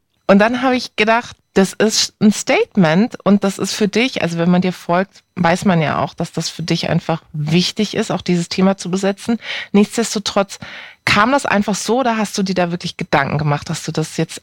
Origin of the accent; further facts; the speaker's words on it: Karlsruhe, Baden-Württemberg, Germany; ich habe ja in Heidelberg studiert. Ich komme aus Karlsruhe